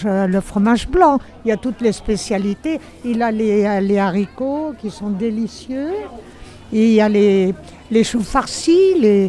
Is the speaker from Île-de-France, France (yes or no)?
yes; Bagneux, Île-de-France, France; also born or lived in Paris; now in Cachan, France; Je suis née à Bagneux. Je suis née dans Paris, 14e, mais j'ai été toujours à Bagneux. De mes grands-parents, l'école de Bagneux, mon mari, tout ça. Nous sommes de Bagneux. Maintenant, j'ai atterri à Cachan depuis 1974.